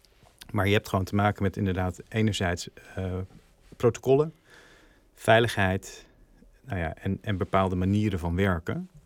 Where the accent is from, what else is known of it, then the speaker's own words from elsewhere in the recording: East Netherlands, Netherlands; we komen uit Arnhem met het bedrijf. We zijn van origine, zeg maar, komen uit het oosten als mens.